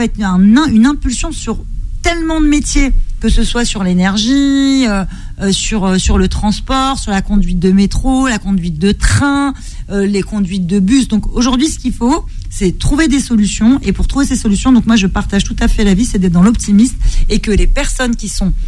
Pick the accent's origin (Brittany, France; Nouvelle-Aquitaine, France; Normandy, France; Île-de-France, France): Île-de-France, France; Rosny-sous-Bois; je suis de Rony.